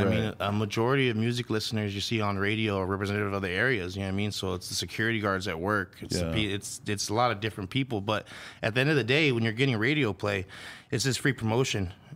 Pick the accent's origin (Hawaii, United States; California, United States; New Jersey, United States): California, United States; I grew up here in Panama City in the San Fernando Valley. Went to the high schools out here.